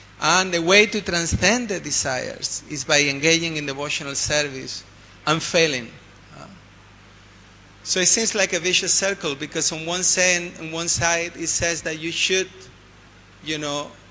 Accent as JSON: {"language": "English", "region": "Andalusia", "country": "Spain", "said": "You know, I'm from South Spain, you know."}